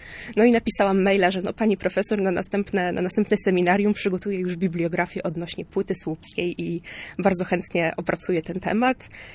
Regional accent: Koszalin, West Pomeranian Voivodeship, Poland; ponieważ sama jestem z Koszalina

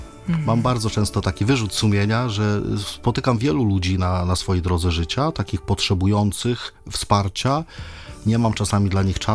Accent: Gdańsk, Pomeranian Voivodeship, Poland; Jestem z Gdańska i dzielnica, w której się wychowałem, to jest Gdańska Orunia.

